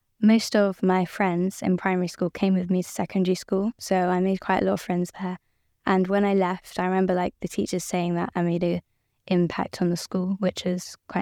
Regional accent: Bristol, South West England, United Kingdom; growing up in Bristol because it's, like, not a well-known place. So it is, but not widely. So I could say that I've grown up in Bristol and I like it as well because there's quite a lot of places in it.

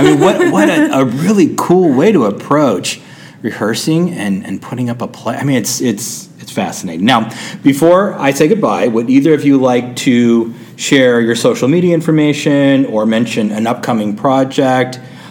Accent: California, United States; And I'm from Southern California.

